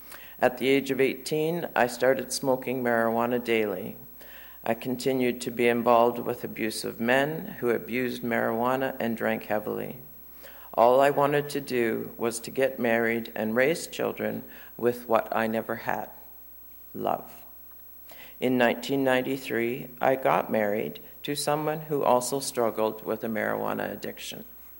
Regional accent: Walters Falls, Ontario, Canada; I grew up in Walters Falls, a very small village just east of Meaford, Ontario, on a very isolated 500-acre farm.

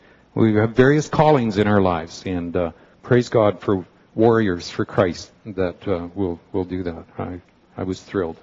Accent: British Columbia, Canada; I grew up in British Columbia, been to the University of Vancouver, so out on the west coast of Canada.

